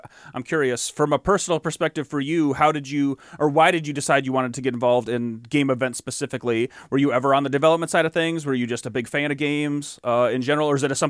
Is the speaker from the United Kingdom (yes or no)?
no; Michigan, United States; we're from the Southeast Michigan area.